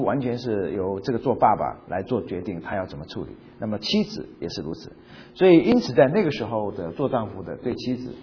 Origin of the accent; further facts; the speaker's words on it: China; now in United States; 我们从中国来的人，如果你刚到美国时间不长的话